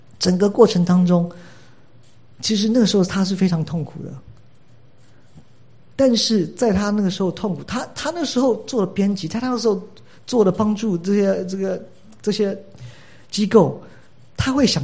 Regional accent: China; 我们中国人讲什么汉奸嘛，对不对？

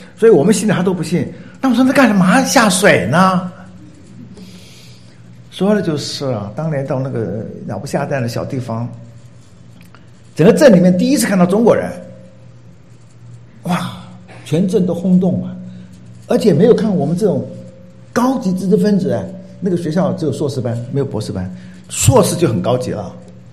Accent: Taiwan; 我们台湾人的意思不好说显然有秘密

